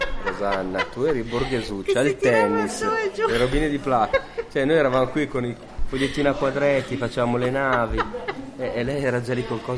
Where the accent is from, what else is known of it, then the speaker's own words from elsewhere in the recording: Sicily, Italy; Invece poi vabbè, sono siciliano, no?